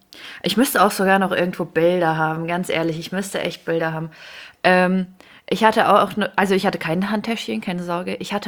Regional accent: Ukraine; now in Germany; ich komme aus der Ukraine.

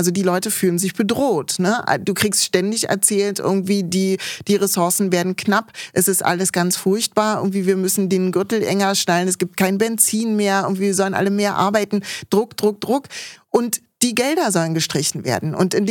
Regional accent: Berlin, Germany; Also für mich als Berlinerin ist Jiddisch auch einfach sehr liebevoll

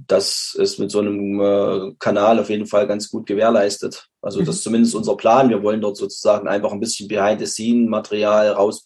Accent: Thuringia, Germany; Wir sind halt aus der Nähe aus Weimar und das ist erstens nicht weit.

